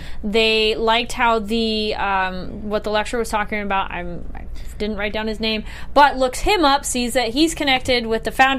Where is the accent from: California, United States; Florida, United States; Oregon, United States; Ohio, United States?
California, United States; Santa Barbara; her mom's from Santa Barbara. That's, like, my hometown.